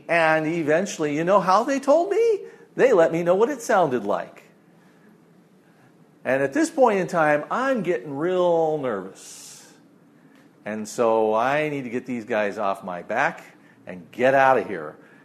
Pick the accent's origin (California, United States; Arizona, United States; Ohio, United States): Arizona, United States; Prescott; Okay, so I'm from Prescott, Arizona, and I walk into this room and I hear a guy speaking English from deep south Louisiana.